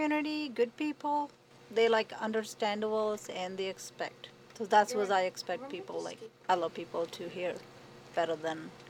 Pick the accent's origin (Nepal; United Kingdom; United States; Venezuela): Nepal; English is a second language; And then now we're getting slow because the Nepali people, we're from Nepal, they before they are law here and now they're moving, so less here.